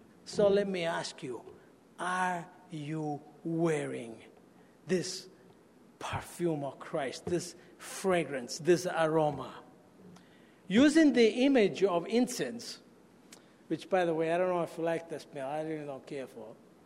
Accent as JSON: {"language": "English", "country": "Italy", "tie": "born or raised there", "said": "If you grew up in a little house in which I grew up back in Italy"}